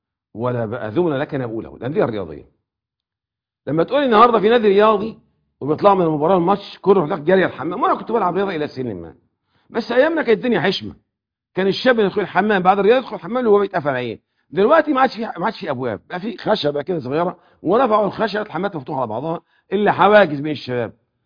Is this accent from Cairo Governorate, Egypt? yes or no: yes; Cairo, Cairo Governorate, Egypt; قديما وكان عندنا في القاهرة هنا